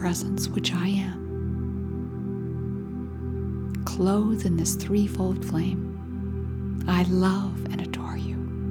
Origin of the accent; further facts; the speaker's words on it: Ethiopia; now in United States; I was born and raised in Ethiopia, East Africa. And when I came here to live in the U.S., it took me a long time to feel that America was my country.